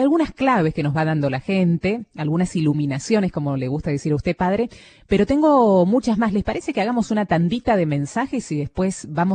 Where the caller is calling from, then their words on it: Mar del Plata, Buenos Aires Province, Argentina; de Mar del Plata.